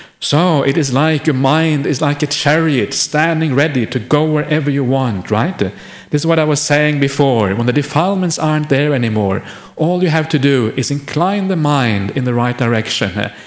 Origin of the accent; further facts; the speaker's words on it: Norway; I grew up in Norway.